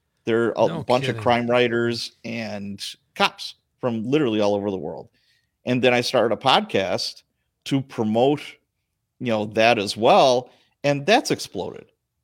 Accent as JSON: {"language": "English", "town": "Chicago", "region": "Illinois", "country": "United States", "tie": "born or raised there", "lives_now": "Milwaukee, United States", "said": "I grew up in Chicago as a kid. I was born in Chicago."}